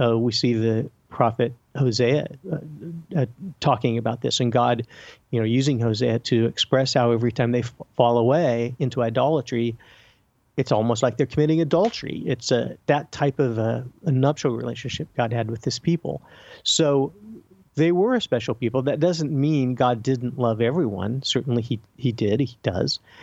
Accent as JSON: {"language": "English", "region": "Midwest", "country": "United States", "tie": "born or raised there", "said": "You know, I grew up in the Midwest"}